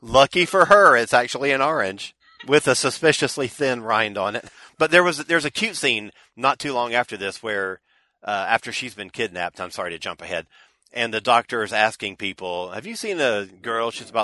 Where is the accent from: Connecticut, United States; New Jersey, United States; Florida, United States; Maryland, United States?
Florida, United States; I grew up in Central Florida where there are orange trees, you know, everywhere